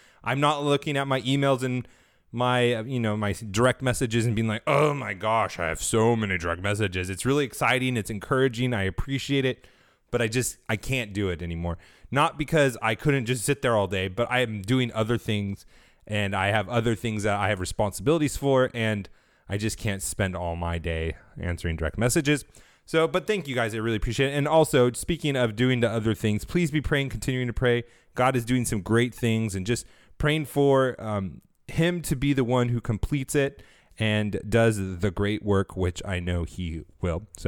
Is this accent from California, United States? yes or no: yes; California, United States; I come from California. That is against our cultural identity as Californians to ever taste MSG.